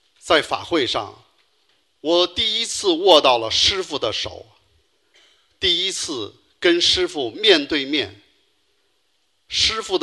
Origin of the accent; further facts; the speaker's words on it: Beijing, China; 我来自北京，我们有个先天智力障碍的孩子，今年25岁。